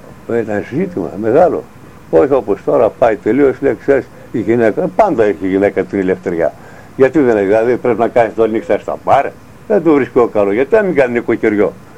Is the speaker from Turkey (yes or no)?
yes; Kistritsa, Turkey; Είμαι από την Κιστρίτσα. Έχει και στα Σέρα συγγενείς, στα Καλαβέντρα.